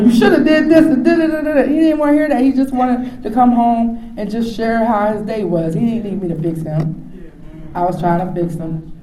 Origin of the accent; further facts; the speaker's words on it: Maryland, United States; Because I'm from Frederick County. And my own county didn't ask me.